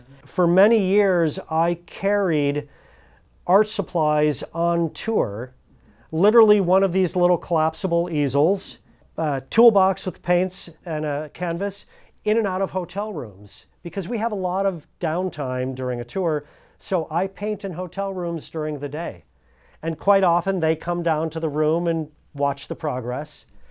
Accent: Cleveland, Ohio, United States; Musically, growing up in Cleveland was a wonderful place to learn my craft

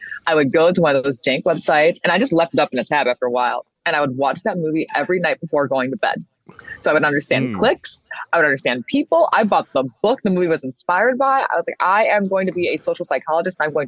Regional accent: Michigan, United States; I'm from Michigan. I said, that's me. She's me. It's giving Detroiter.

